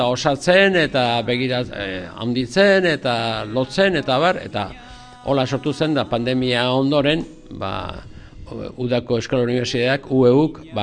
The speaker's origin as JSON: {"language": "Basque", "town": "Alegia", "region": "Basque Country", "country": "Spain", "tie": "born there", "said": "Ba, osea... lehen alegian, alegiko kalean, seiba baserri gin"}